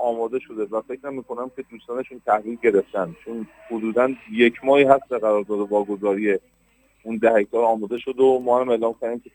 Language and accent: Persian; Hamadan, Iran; افتخار من به عنوان یک همدانی اینه